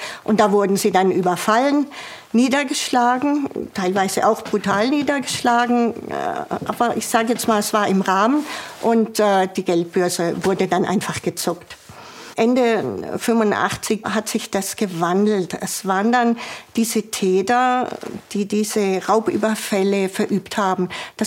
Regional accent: Southern Germany, Germany; now in Hamburg, Germany; Leider als Süddeutsche, bei uns ist fast immer sehr gutes, schönes Wetter.

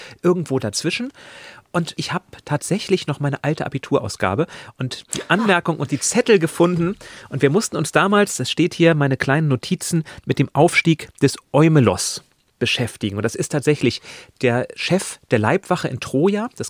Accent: Schleswig-Holstein, Germany; ich komme aus der Nähe von Lübeck

